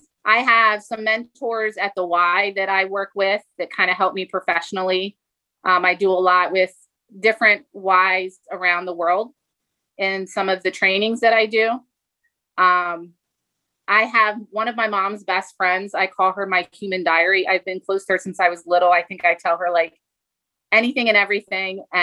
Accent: Westchester, New York, United States; I grew up right on Minor Street in Westchester

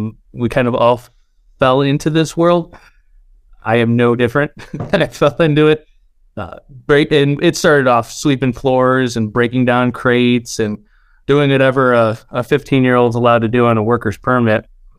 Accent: Chicago, Illinois, United States; I'm from Chicago. And it's, when I say I'm from Chicago, I am from Chicago.

